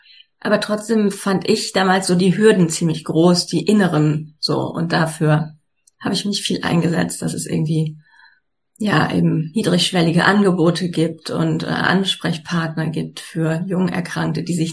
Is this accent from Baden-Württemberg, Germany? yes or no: no; North Rhine-Westphalia, Germany; Ich komme aus der Nähe von Bielefeld, also Kreis Lippe wohne ich